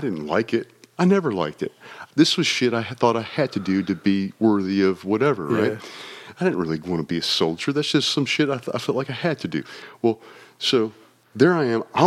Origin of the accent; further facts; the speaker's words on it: Alabama, United States; I'm from Alabama, which is a shitty wrestling state.